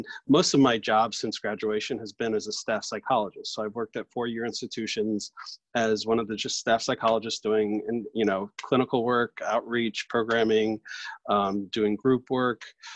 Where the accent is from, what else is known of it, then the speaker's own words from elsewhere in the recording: Maryland, United States; Well, I grew up in Maryland. I actually come from a military family. My dad was stationed in the Pentagon, so I didn't have to move around a lot when I was a kid.